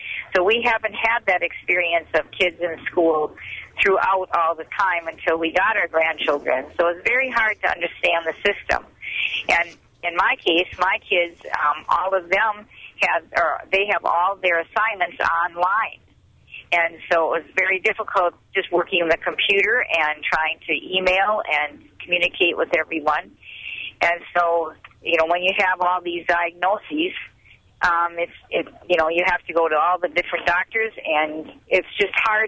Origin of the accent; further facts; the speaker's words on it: Waukesha, Wisconsin, United States; I'm from Waukesha, Wisconsin.